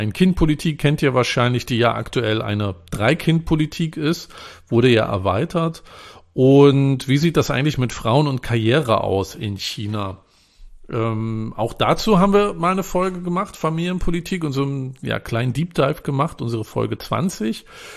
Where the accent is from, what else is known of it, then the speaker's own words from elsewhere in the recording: Northern Germany, Germany; Ich komme ja aus Norddeutschland, da labert man nicht so viel rum